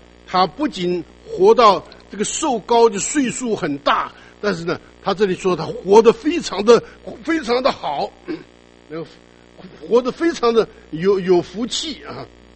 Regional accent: China; 可能这个往东方去的这些就有我们中国人的祖先

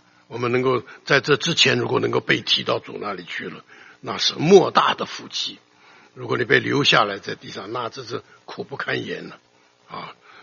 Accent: Taiwan; 我以前刚刚出来侍奉主，因为我年纪轻啊，我小的时候在台湾呢

